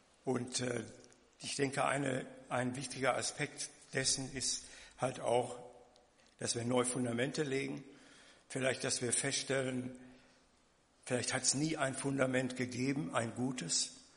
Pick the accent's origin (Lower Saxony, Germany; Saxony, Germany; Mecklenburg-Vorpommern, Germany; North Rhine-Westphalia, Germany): North Rhine-Westphalia, Germany; Lüdenscheid; Ich komme ja aus Lüdenscheid.